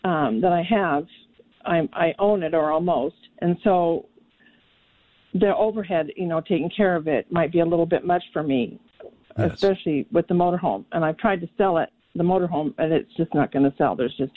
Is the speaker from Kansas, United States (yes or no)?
no; Washington, United States; I'm from Washington, and I love Washington and Oregon